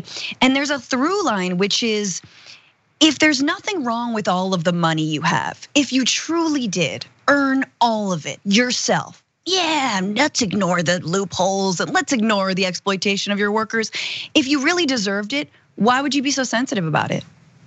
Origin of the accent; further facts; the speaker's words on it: United States; A lot of minority groups, I'm Asian American, we don't get represented on screen very much.